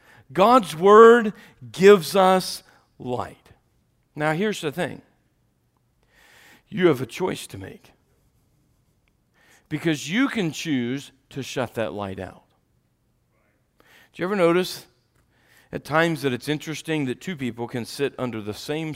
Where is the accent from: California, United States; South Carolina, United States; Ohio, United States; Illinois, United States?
Ohio, United States; I grew up in Ohio, and every winter, we would go around and we would put plastic on the windows.